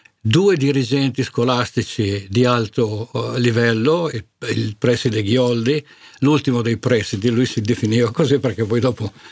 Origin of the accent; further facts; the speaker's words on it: Piedmont, Italy; now in Malnate, Italy; vengo da Malnate, pur essendo piemontese d'origine.